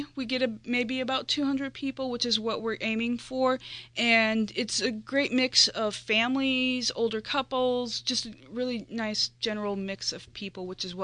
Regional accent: Indiana, United States; No, actually, I grew up outside of Chicago in Indiana.

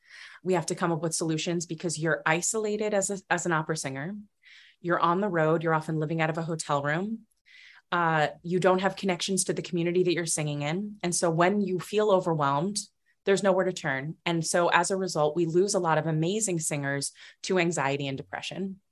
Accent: Long Island, New York, United States; Growing up on Long Island, I loved to go see

